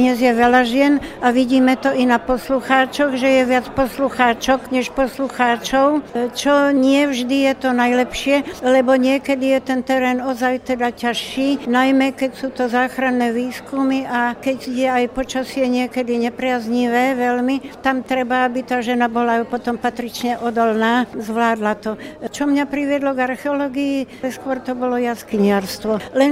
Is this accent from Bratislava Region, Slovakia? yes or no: yes; Bratislava, Bratislava Region, Slovakia; hoci som Bratislavčanka.